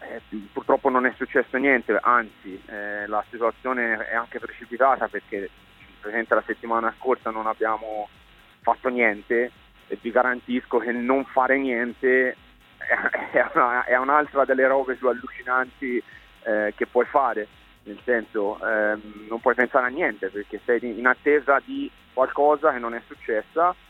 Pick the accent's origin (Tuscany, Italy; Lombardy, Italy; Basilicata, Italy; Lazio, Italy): Tuscany, Italy; Siena; per me, che sono di Siena, che sono nato e cresciuto dentro la Menzana